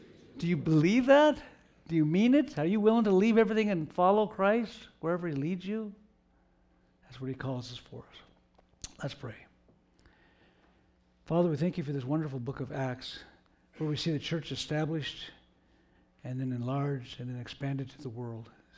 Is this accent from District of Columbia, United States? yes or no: no; Sandy, Oregon, United States; moved away; Eventually, God led me to be a pastor and to leave my hometown of Sandy, Oregon, where we lived all of our life, and come to California, the mission field.